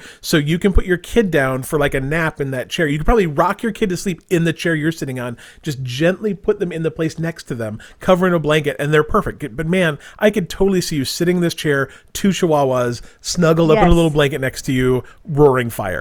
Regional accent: Utah, United States; accent: almost no accent; I'm from Utah initially, and so I have almost no accent.

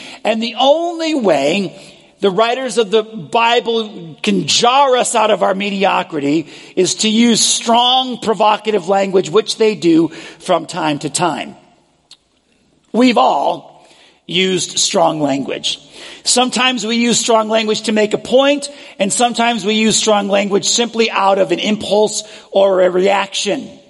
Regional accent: New York, United States; Remember, like you, I'm imperfect. And I grew up in New York.

